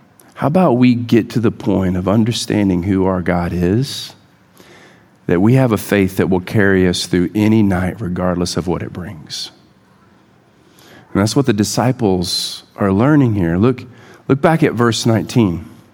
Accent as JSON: {"language": "English", "region": "Gulf Coast", "country": "United States", "tie": "born or raised there", "said": "I grew up on the Gulf Coast. And so we not only experienced hurricanes, but we would be out boating or fishing"}